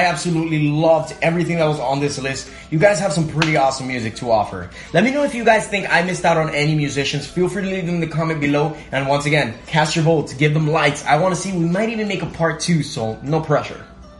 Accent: Miami, Florida, United States; So I'm actually from Miami, Florida, if you guys did not know that.

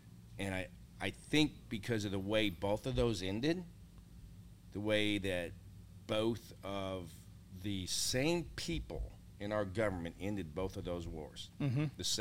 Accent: Germany; I mean, when I was a kid growing up in Germany, we had terrorist attacks.

